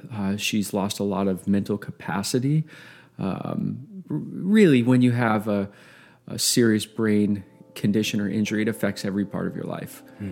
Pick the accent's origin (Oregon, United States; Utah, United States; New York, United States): Oregon, United States; Growing up, I grew up in Southern Oregon in a broken home, really dysfunctional, saw a lot of trauma growing up